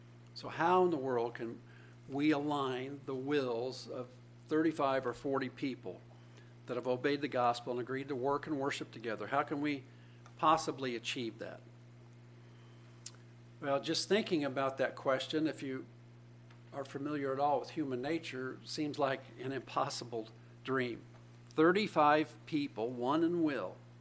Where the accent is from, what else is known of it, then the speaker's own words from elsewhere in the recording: Indianapolis, Indiana, United States; When I was a youngster growing up in Indianapolis, they had a thing called the Music Memory Contest.